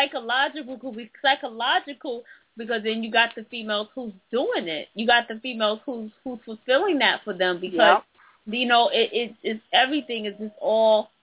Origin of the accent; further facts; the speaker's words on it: the South, United States; I'm from the South, and I've gotten a big culture shock coming here in the city.